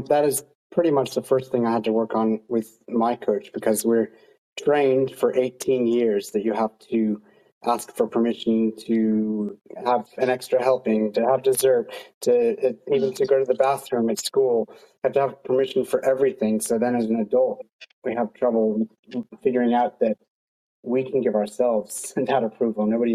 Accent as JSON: {"language": "English", "country": "United States", "lives_now": "Australia", "said": "I'm an American, but I've lived in Australia for 19 years."}